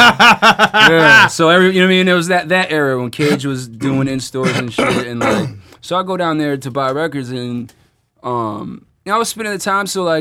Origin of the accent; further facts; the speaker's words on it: Geneva, New York, United States; I'm from Geneva, New York. You know what I'm saying? Like, that's in between Rochester and Syracuse.